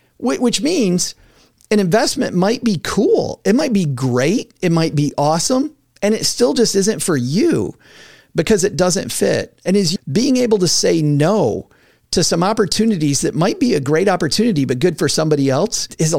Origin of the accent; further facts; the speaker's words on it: Michigan, United States; I'm from West Michigan, so everything is agriculture for me.